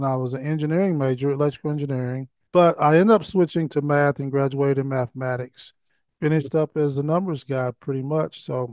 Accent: Owensboro, Kentucky, United States; I'm from Owensboro, Kentucky.

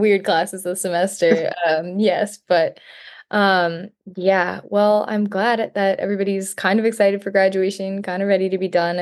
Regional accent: Hudson, Wisconsin, United States; And I'm originally from Hudson, Wisconsin.

